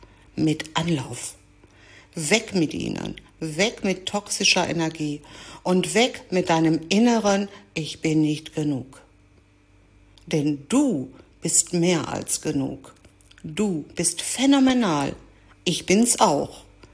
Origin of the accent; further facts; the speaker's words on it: Greece; Ich bin Griechin und kann mein Griechisch nicht mal richtig. Ich rolle das R wie eine Französin auf Rotwein.